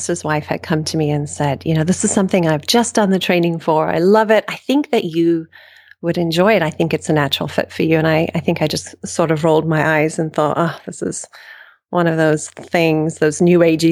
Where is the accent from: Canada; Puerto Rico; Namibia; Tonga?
Namibia; also born or lived in South Africa; now in United States; I was born in South Africa, and then we moved in the midst of the apartheid to Namibia, which is the country northwest of South Africa.